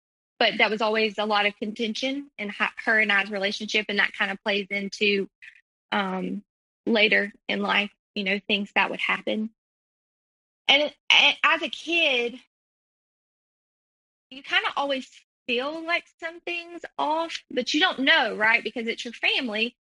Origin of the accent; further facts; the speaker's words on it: United States; And I come from a minority community. We're Native American.